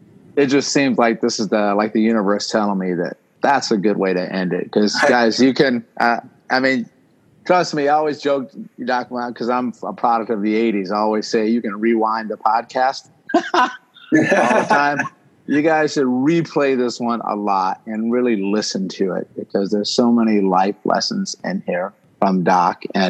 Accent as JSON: {"language": "English", "town": "Martinsville", "region": "Virginia", "country": "United States", "tie": "born or raised there", "said": "I'm actually from Virginia. I grew up in Martinsville, Virginia."}